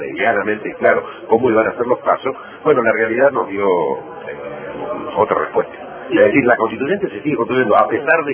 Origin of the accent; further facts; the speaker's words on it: Neuquén, Argentina; yo además soy neuquino